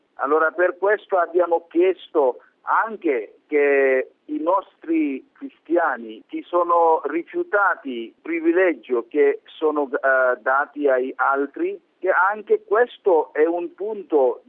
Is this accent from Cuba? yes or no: no; India; Italian is a second language; io mi considero come 100% indiano, amo il mio paese, amo anche le tradizioni del mio paese